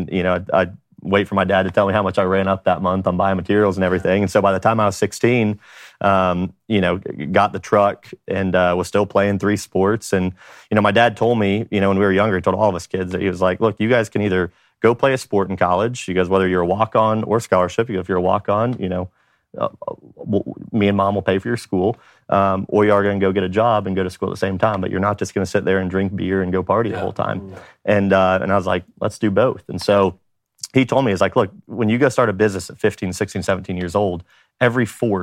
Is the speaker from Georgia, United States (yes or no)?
yes; Atlanta, Georgia, United States; I'm from Atlanta, Georgia.